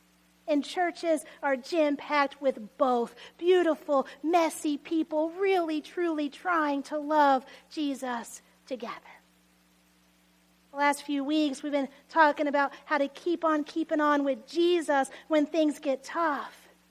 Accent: Texas, United States; I came from Texas. I was like, where have I landed?

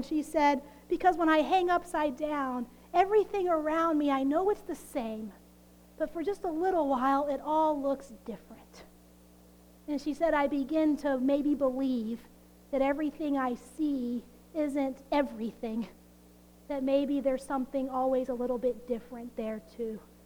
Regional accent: Texas, United States; And I'm from Texas. I'm still learning these things.

